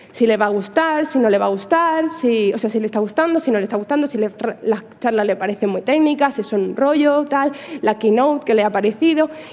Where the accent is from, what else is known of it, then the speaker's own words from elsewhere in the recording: Granada, Andalusia, Spain; yo soy de Granada, ella de Sevilla